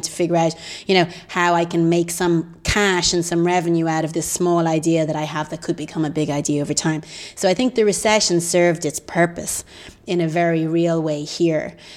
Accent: Ireland; We're Irish. We're not great at telling our story.

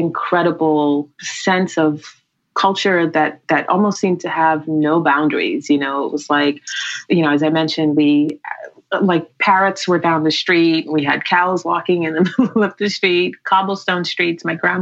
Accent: Guyana; now in Brooklyn, United States; growing up in Guyana was incredible.

